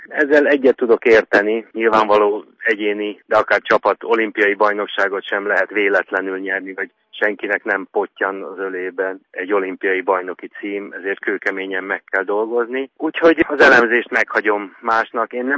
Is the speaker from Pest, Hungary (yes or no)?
yes; Vác, Pest, Hungary; mindketten váciak vagyunk, Vácról indultunk.